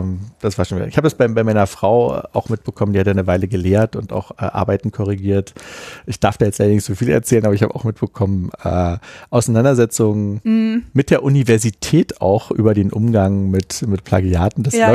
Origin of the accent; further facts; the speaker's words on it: Berlin, Germany; No offense, aber ich bin halt Berliner und in Köln möchte ich nicht studieren.